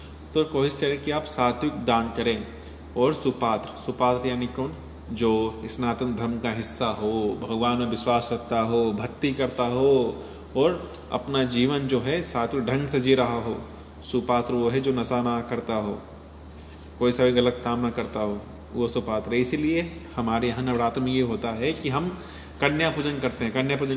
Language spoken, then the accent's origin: Hindi; Ghaziabad, Uttar Pradesh, India; मैं गाजियाबाद से हूँ, ऐसे गाजियाबाद में एक जगह है